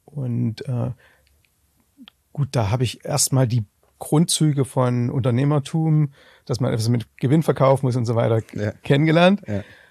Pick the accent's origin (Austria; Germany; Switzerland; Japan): Germany; East Germany; ich bin im Osten aufgewachsen.